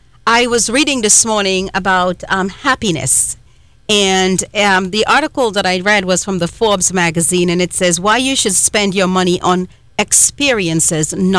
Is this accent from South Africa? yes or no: no; Trinidad & Tobago; accent: Trinidadian; I'm from Trinidad, so our accent is on the wrong syllable sometime.